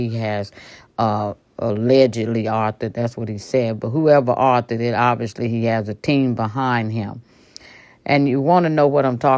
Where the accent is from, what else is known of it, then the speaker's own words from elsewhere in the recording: Mississippi, United States; Mississippi is my hometown. I was born and bred in Mississippi.